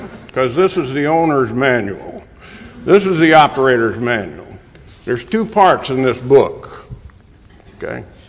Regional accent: New York, United States; now in Indian Trail, United States; I was born living on a farm in the Finger Lakes region of upstate New York.

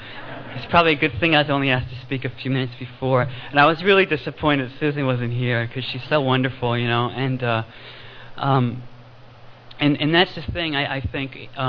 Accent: United States; now in West Hollywood, United States; I'm an American. I got sober in New York, and I live in West Hollywood, California now.

